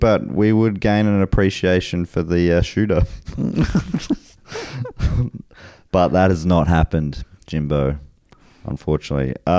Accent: Australia; accent: Australian; now in United Kingdom; I say to you, good day, mate. Sorry, my accent softened a bit. I've been in old Blighty too long.

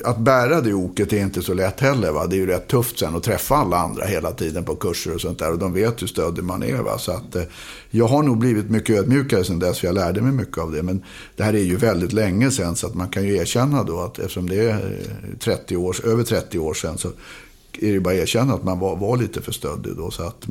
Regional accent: Hökarängen, Stockholm County, Sweden; jag var nog rätt klen när jag var liten, och i Hökarängen, eftersom de var så jäkla mycket ungar hela tiden

